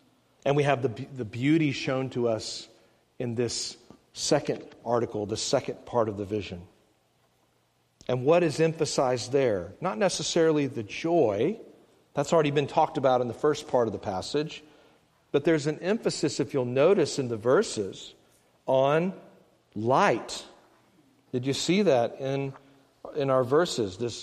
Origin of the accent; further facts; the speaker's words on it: Texas, United States; You know what? Even when I'm there, I'm still a Texan, or I'm still from Alney, if you'll have me.